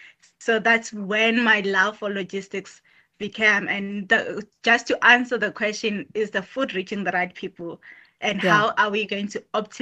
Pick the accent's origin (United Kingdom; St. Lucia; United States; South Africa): South Africa; Johannesburg, Gauteng; Actually, I grew up in Johannesburg. There's no agriculture in Johannesburg.